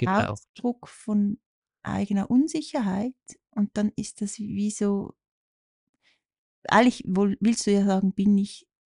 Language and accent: German; Zurich, Switzerland; Stell dir vor, du bist so ein Zürcher, ich bin ja Zürcherin.